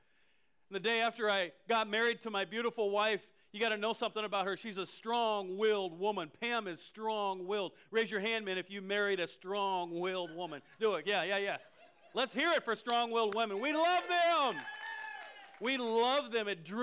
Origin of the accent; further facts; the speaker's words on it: Iowa, United States; So I'm from Iowa.